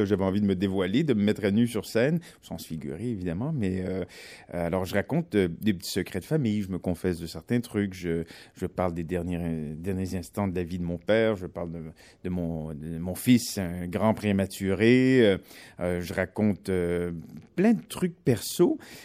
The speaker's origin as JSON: {"language": "French", "region": "Quebec", "country": "Canada", "accent": "Quebec", "said": "des deux côtés de l'Atlantique maintenant, j'ai un accent. Alors, quand je reviens au Québec, on me dit que j'ai l'accent français. Ici, j'ai l'accent québécois."}